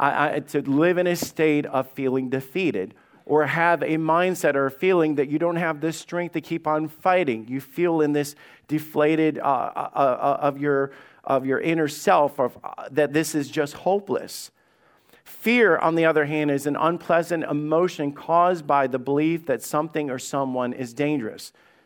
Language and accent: English; Alabama, United States; I grew up in Alabama, and when we would hear the rattle of a rattlesnake, and I could tell you a bunch of stories about growing up in Alabama and working on farms